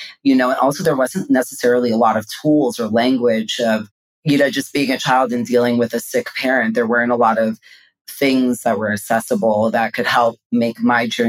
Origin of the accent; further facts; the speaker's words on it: Queens, New York, United States; growing up in Queens, New York, my parents were from Guyana, South America, and I grew up in a very strong, conservative West Indian household that was very rooted in like culture, religion